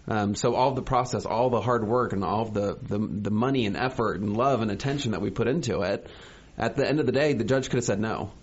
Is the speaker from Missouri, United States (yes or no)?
yes; Kansas City, Missouri, United States; So we were living in Missouri. We're from Kansas City. We've moved all over the place for work.